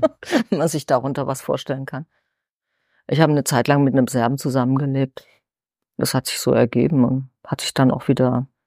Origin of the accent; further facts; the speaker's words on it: Germany; ich als Deutsche, die Serbisch oder Kroatisch konnte, also in dem Fall überwiegend Kroatisch